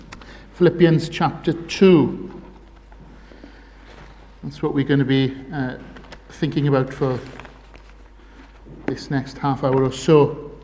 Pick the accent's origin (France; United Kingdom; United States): United Kingdom; Swansea, Wales; now in Crickhowell, United Kingdom; both my wife and I grew up in Swansea, that's home.